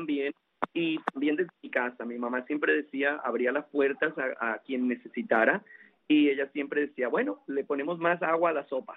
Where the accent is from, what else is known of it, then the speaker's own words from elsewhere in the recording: Colombia; now in Miami, United States; yo soy colombiano, pero igual llevo 30 años en Miami, un poco más de 30 años viviendo aquí en Miami.